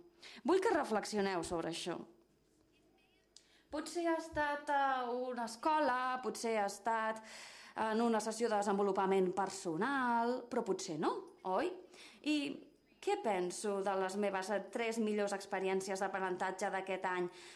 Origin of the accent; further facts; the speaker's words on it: San Francisco, California, United States; Catalan is a second language; now in Spain; Vinc de Califòrnia, San Francisco, i no havia vist la pluja en els últims 10 mesos.